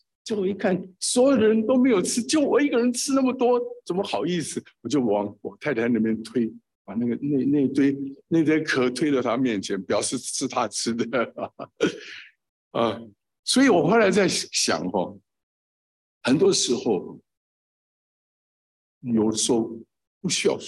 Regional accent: Taiwan; 当他们撤这个跟着国民政府撤退到台湾的时候，我们都住在眷村，住在眷村是讲那个外省话，我们眷村是四川人居多，所以每个人都会讲四川话，但是我不会讲台语。

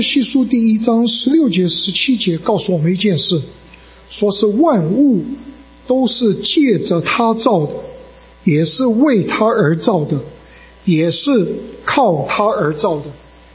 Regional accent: China; 希伯来民族的宇宙观是绝非我们中国人所能够明白的。

